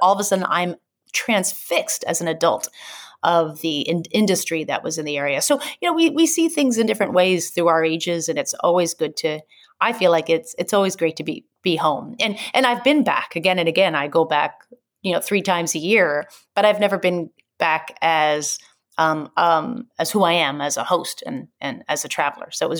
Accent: New Hampshire, United States; And that's, for me, growing up in New Hampshire, I knew that that wasn't it.

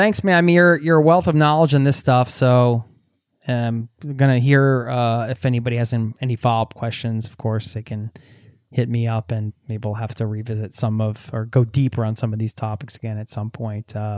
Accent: Pennsylvania, United States; I mean, I come from the Northeast, so, you know, that vibe gets, I grew up outside of Philadelphia

